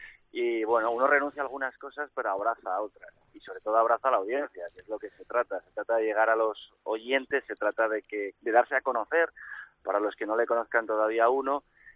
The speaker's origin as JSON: {"language": "Spanish", "town": "Madrid", "region": "Community of Madrid", "country": "Spain", "said": "yo soy madrileño, pero siempre Cantabria tiene mucho tirón para cualquier madrileño."}